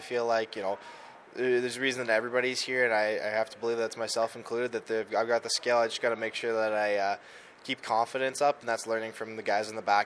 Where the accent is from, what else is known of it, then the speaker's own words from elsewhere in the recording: Winnipeg, Manitoba, Canada; Well, yeah, I'm from Winnipeg, so I have to have some Jets.